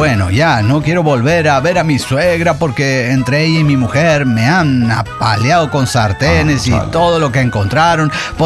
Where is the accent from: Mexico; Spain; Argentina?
Mexico; Sonora; de Sonora, México.